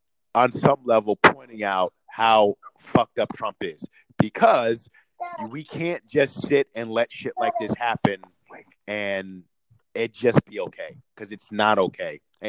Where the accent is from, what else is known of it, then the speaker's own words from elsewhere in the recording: United States; because just as a American, a human being, this is all wrong.